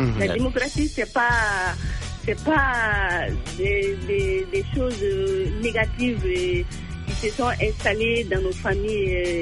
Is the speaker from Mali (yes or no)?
yes; Mali